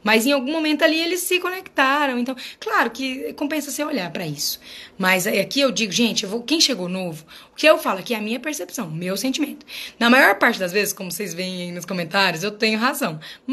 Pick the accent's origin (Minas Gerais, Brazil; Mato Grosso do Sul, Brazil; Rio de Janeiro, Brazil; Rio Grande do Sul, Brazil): Rio de Janeiro, Brazil; Tem sim, sou do RJ.